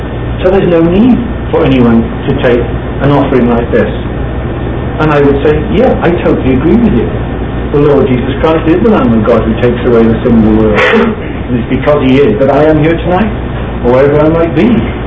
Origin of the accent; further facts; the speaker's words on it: Wales, United Kingdom; If you wonder why I speak like I speak, it's because I am Welsh. I am not English.